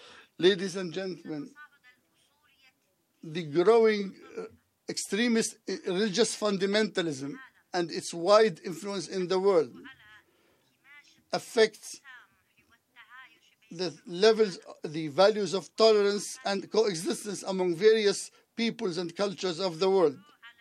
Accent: Yemen; I am from Yemen, and I represent the Arab Sisters Forum for Human Rights

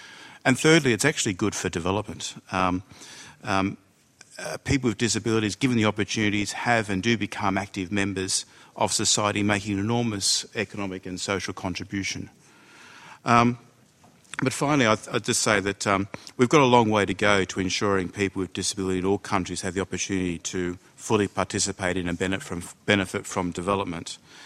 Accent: Australia; I'm particularly proud as an Australian, as a public servant in Australia.

